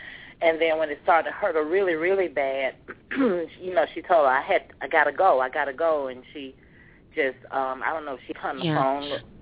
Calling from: Atlanta, Georgia, United States; from Atlanta.

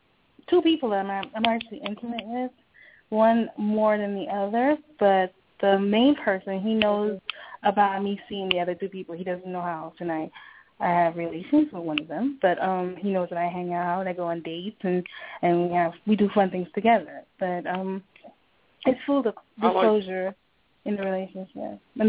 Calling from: New Jersey, United States; I'm calling from New Jersey.

